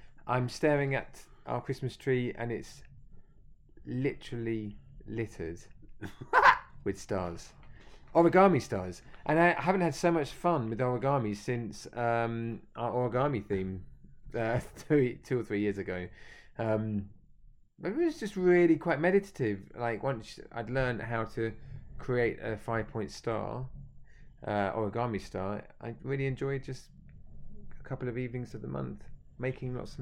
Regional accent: Chatham, South East England, United Kingdom; accent: Chatham; Chuck, I can't do it. I've lost my Chatham accent.

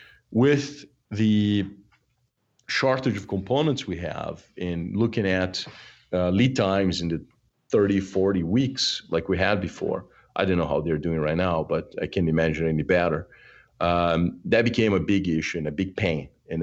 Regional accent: Brazil; English is a second language; now in United States; I'm originally from Brazil, right? U.S., I know it sounds corny, but this is a country that I migrated to in the late 90s

